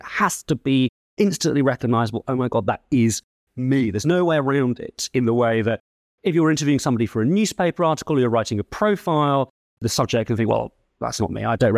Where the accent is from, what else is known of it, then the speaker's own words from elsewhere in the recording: United Kingdom; I suppose I'm British and Jewish.